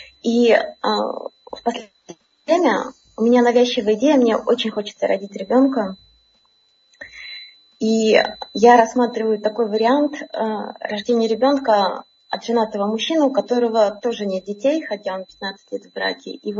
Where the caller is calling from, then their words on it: Prague, Czechia; Я сейчас звоню из Праги.